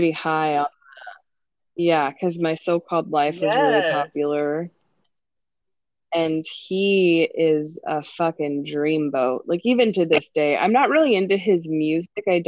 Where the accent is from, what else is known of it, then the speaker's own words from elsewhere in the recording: Canada; I am Canadian